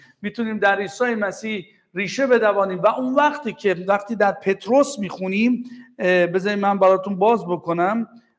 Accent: Iran; بعد صحبت سر این شد که تو از کجا هستی؟ گفتم من ایرانی هستم.

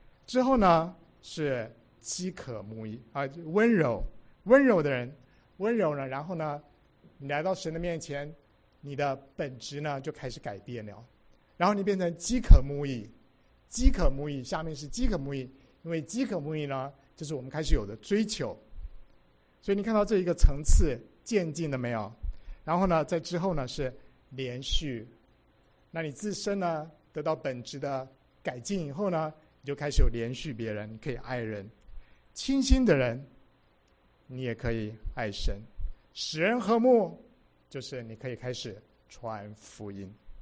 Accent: China; 好像我们中国人呢不太用虚心这个词，起码我很少用

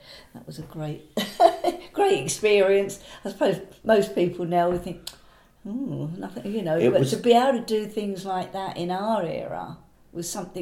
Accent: Maldon, East of England, United Kingdom; growing up in Maldon

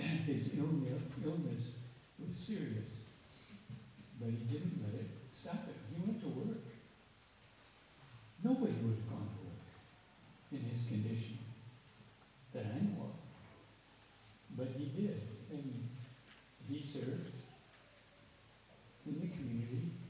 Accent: United States; I mean, I'm an American. Americans don't like socialized medicine, right?

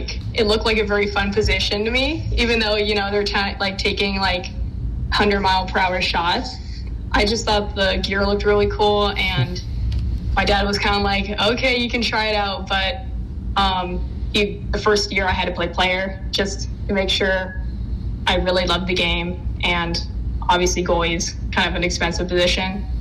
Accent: California, United States; Yeah, so I'm from California, which is about 45 minutes away from San Francisco.

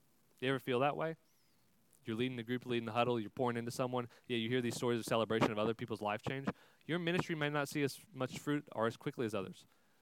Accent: Texas, United States; I grew up in Texas in a little 4-H town, saw a lot of fields and a lot of cows, but I never learned to farm, right?

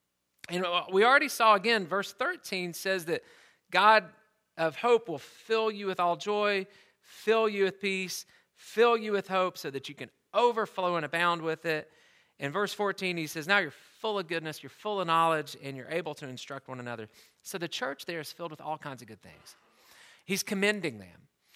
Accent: the South, United States; I grew up in the South and just think, everybody everywhere has heard of Jesus.

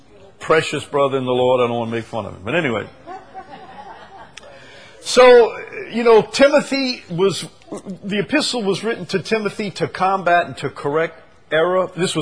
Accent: St. Bernard, Louisiana, United States; See, I'm from St. Bernard. And down in St. Bernard, we had a fellow who used to, he was a trawler.

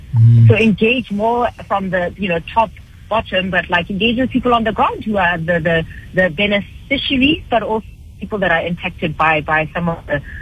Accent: South Africa; because also my ability as a South African entrepreneur to attract, international skills is very, very difficult.

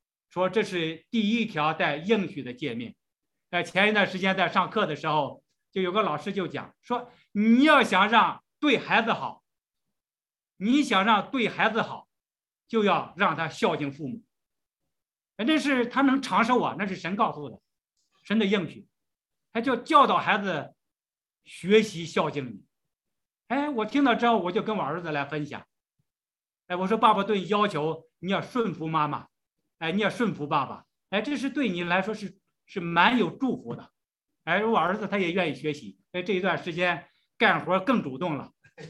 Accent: China; 特别是我们从大陆过来的姐妹

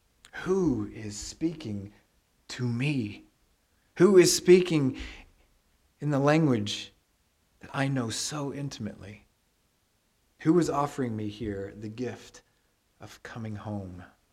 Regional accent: Texas, United States; first language English; this good old Texas boy gets a taste of home, because English is my mother tongue. It's my heart language.

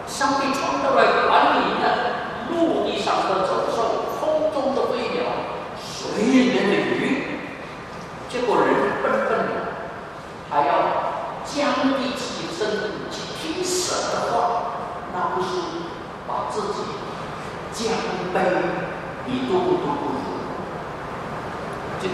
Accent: Indonesia; 我记得我小时候在印尼，我们家里几个兄弟姐妹

